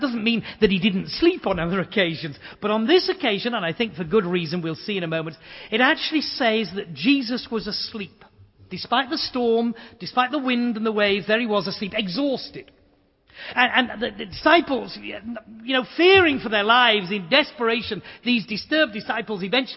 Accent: Yorkshire and the Humber, United Kingdom; He's from Lancashire, I'm from Yorkshire. We're supposed to be rivals, but we two are Christians, so we're friends.

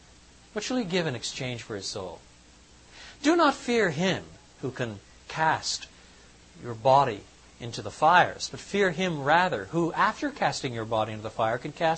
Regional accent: Quebec, Canada; I was brought up in French Canada, and I can no more say genre than I can say foyer.

